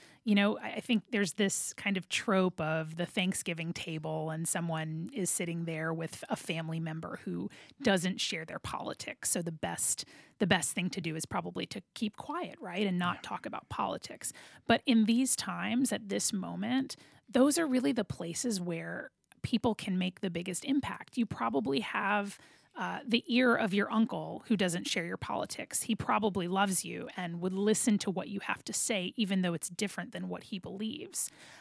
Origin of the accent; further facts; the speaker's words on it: Georgia, United States; I'm from Georgia, and Stacey Abrams is running to be the first Black woman governor in the country.